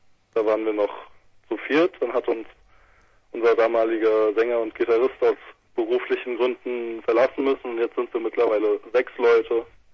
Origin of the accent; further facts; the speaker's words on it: Büdingen, Hesse, Germany; Aus dem Umkreis Büding und Wächtersbach.